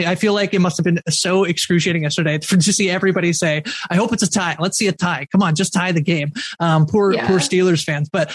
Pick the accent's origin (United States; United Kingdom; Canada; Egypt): Canada; I'm from Canada where there are only jobs at hockey rinks.